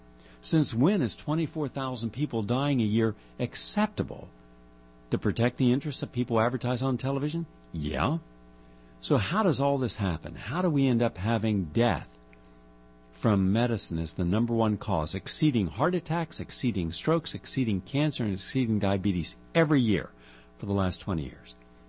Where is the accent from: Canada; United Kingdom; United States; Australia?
United States; West Virginia; I'm from West Virginia. You know, if you do enough bad stuff, you're going to get called out on it.